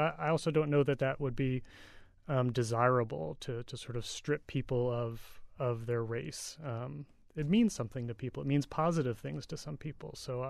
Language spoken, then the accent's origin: English; Piscataway, New Jersey, United States; I grew up in Piscataway mostly and, a few blocks from the border with Plainfield.